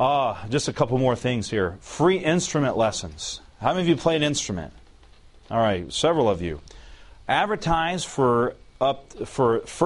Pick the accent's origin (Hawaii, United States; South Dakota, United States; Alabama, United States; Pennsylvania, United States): Alabama, United States; I am from Alabama, but I wasn't born there. When I get rushed at times, my accent starts coming out